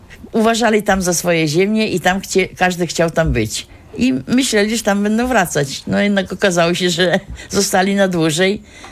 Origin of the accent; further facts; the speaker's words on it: Lubin, Lower Silesian Voivodeship, Poland; moved away as an adult; No ja przyjechałam tutaj w roku 66. Wyszłam tu za mąż, pochodzę z Zagłębia Górniczego, Lubiń. No i mieszkam do tej pory